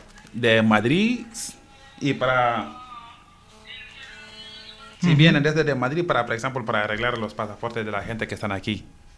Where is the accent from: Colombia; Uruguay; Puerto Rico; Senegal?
Senegal; Spanish is a second language; Porque también somos de Senegal. Porque también somos Senegal.